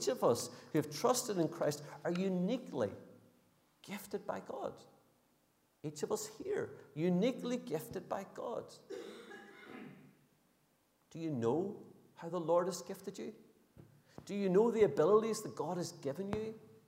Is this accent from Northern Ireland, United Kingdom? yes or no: yes; Northern Ireland, United Kingdom; And as Northern Irish people, we were going, no, you've got to keep your head down and, you know, be a bit more modest about things.